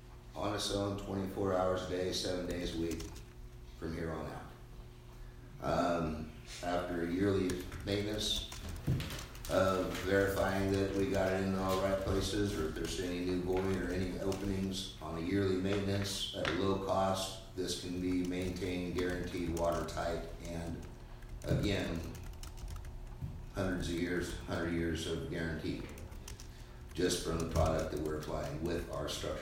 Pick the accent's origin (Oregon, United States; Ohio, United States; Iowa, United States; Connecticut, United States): Oregon, United States; Roseburg; I'm from Roseburg, Oregon.